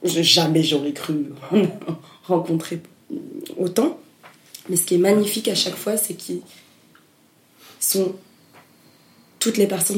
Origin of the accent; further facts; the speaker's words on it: Burundi; born there; Moi, je suis habitée par le Burundi, par mon pays natal, par des cauchemars de la guerre